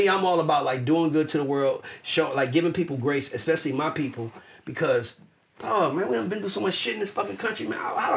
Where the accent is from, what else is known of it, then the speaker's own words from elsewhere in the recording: Bronx, New York, United States; I'm from the Bronx, right? I don't claim it often, but I'm from Patterson Projects.